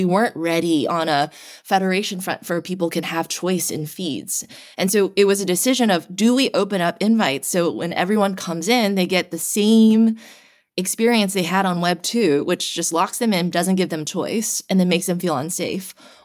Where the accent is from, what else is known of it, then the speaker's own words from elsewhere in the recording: Nashville, Tennessee, United States; there are many teens, like myself, when I grew up in Nashville, Tennessee. There were very few Asian Americans in my community.